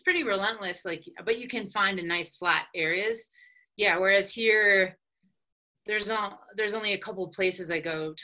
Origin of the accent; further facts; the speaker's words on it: Pennsylvania, United States; but I grew up near Philadelphia, so it's like a suburb.